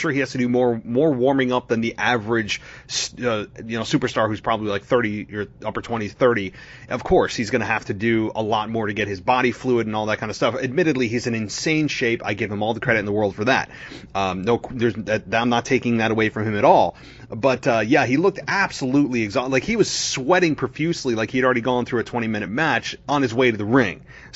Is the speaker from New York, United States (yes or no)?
yes; New York, United States; right here in my hometown in New York.